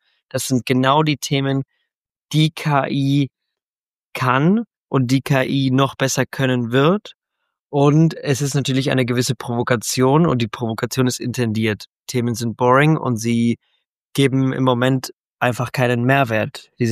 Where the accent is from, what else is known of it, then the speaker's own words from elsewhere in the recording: Spain; also born or lived in Germany; ich komme ursprünglich aus Spanien, bin aber teilweise in Deutschland aufgewachsen, weil meine Eltern im Auswärtigen Amt tätig waren.